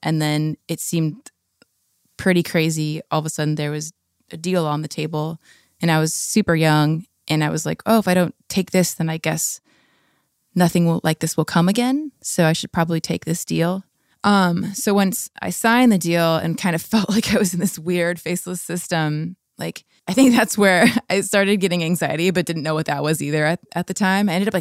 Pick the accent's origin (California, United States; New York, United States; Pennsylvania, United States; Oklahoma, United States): California, United States; La Habra; I grew up in La Habra, Fullerton area